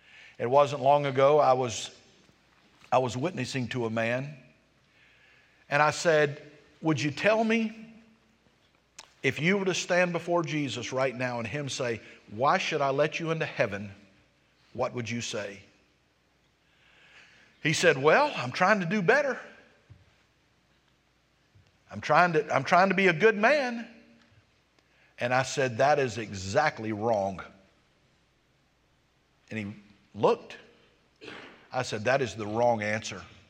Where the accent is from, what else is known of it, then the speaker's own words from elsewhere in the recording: United States; born there; I've had people tell me, well, certainly I'm a Christian. I was born in America.